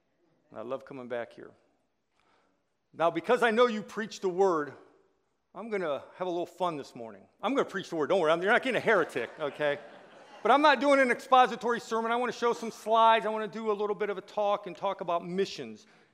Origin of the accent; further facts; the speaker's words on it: Tallmadge, Ohio, United States; I love coming home. I feel like this is home. Well, it is. I'm from Talmadge, Ohio.